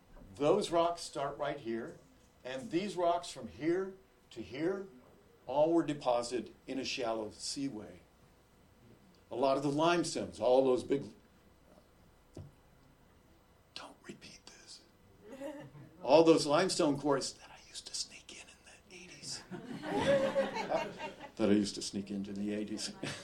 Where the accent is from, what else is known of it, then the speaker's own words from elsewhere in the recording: Des Moines, Iowa, United States; moved away as an adult; And I grew up in Des Moines, Iowa, glad to escape at 21. I wanted to live in mountains and forests.